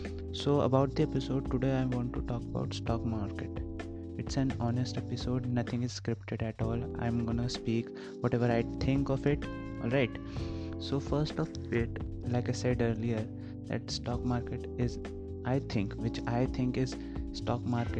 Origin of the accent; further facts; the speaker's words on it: India; I'm from India